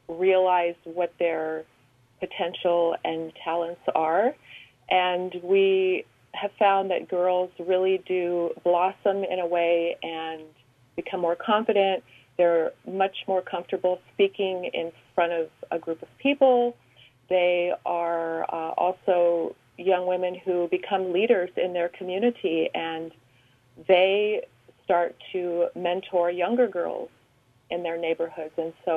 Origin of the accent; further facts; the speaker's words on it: Oklahoma, United States; now in New York City, United States; I'm from Oklahoma, but I'm actually based in New York City.